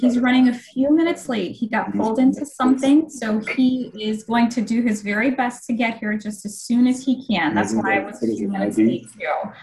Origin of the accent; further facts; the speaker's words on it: Inglewood, California, United States; also born or lived in Washington, D.C.; now in Detroit, United States; I come from Inglewood, California, was where I was born and raised there, and have been since college, worked in the DC area for about 15 years